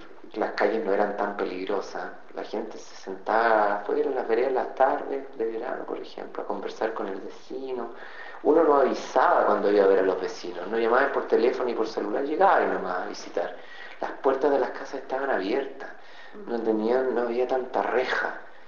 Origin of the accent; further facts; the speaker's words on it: San Fernando, O'Higgins, Chile; now in Santiago, Chile; Nací en San Fernando, allá. Allá pasé toda mi infancia hasta que me vine, y mi juventud, o sea, mi adolescencia, hasta que me vine a estudiar acá en la Universidad de Chile, en la Escuela de Teatro. Y allí ya me empecé a radicar.